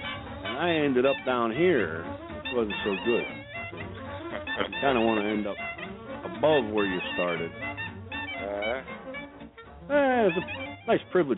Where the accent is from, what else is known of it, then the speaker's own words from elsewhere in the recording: Pennsylvania, United States; Back where I grew up in Pennsylvania, holy cannoli, that is stink bug central.